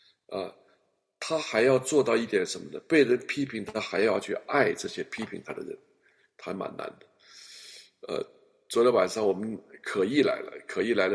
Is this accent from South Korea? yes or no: no; China; 我从小在中国大陆成长，又经过文化大革命